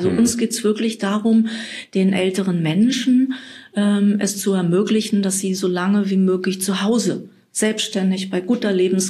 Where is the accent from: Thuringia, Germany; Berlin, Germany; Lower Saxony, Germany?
Lower Saxony, Germany; Dollbergen; In Dollberg, meiner alten Heimat.